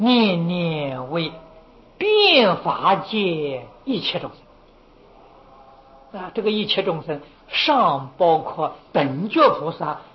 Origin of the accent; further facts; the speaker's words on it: China; 我们中国人讲五福，五福里面最重要的就是